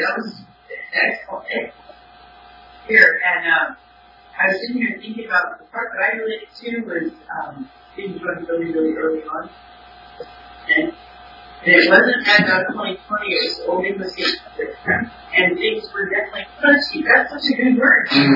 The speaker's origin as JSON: {"language": "English", "town": "Horace", "country": "United States", "said": "I'm from Horace."}